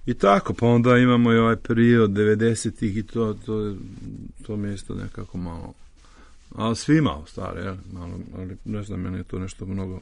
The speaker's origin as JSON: {"language": "Serbian", "town": "Podgorica", "country": "Montenegro", "also_born_or_lived": "Nikšić, Montenegro", "said": "pošto sam došao iz Tito grada, iz Podgorice, a živio sam uglavnom po provinciji ceo život, ne znam, Nikšić, Jablanica, Neret, vamo tamo."}